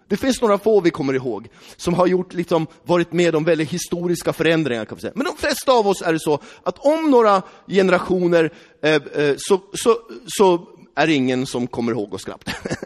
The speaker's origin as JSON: {"language": "Swedish", "town": "Västerås", "region": "Västmanland County", "country": "Sweden", "said": "Då tänkte inte jag så här, jag kommer från Västerås."}